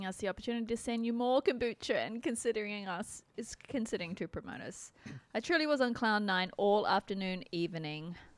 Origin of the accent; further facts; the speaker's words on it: Australia; It was really sad when I was in school growing up in Australia